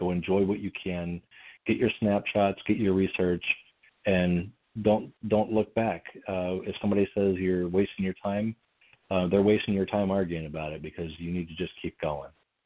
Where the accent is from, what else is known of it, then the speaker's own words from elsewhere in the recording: Montana, United States; And I grew up in Montana, and you take those moments and you enjoy it.